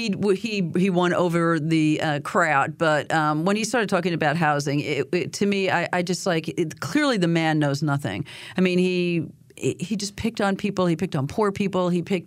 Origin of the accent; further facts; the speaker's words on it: United States; they're like, you're from Orange County, aren't you? And I'm like, yeah, that would be me.